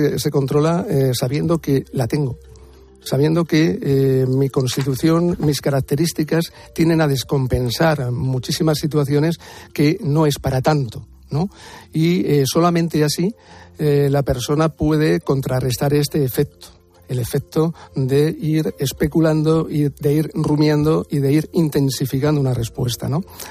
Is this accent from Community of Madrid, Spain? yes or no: yes; Majadahonda, Community of Madrid, Spain; las de mi pueblo, como digo yo, de aquí de Madrid, que son las de Majadahonda